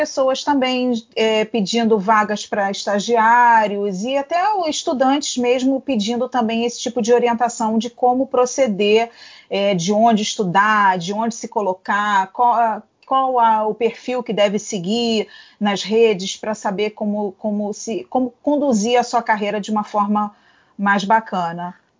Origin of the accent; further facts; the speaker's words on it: Rio de Janeiro, Brazil; eu sou do Rio de Janeiro